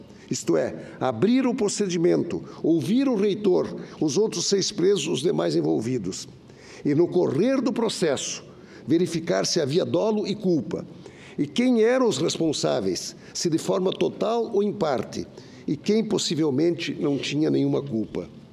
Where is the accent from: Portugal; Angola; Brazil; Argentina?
Brazil; Santa Catarina; Mas lá no meu estado de Santa Catarina